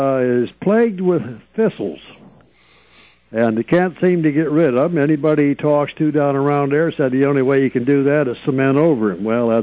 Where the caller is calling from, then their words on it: Rouseville, Pennsylvania, United States; I'm calling from Rouseville, not New Mexico.